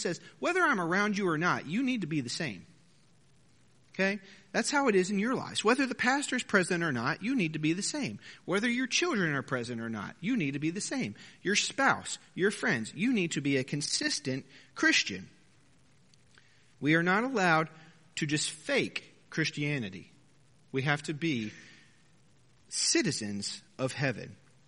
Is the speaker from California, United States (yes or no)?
no; Philadelphia, Pennsylvania, United States; now in Texas, United States; If you say, where are you from? I'm from Pennsylvania, right? I'm a Philadelphian. I'm not a Texan. I will never be a Texan because I wasn't born here four generations ago.